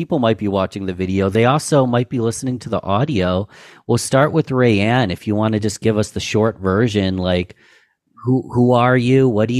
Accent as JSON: {"language": "English", "town": "Rochester", "region": "New York", "country": "United States", "tie": "born or raised there", "said": "leaders here from my hometown of Rochester, New York"}